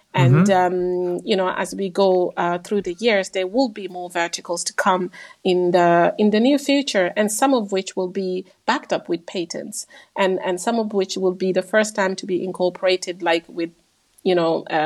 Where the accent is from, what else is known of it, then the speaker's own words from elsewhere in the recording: Guinea; which I learned firsthand while growing up in Guinea, for example, where I was born, where this is common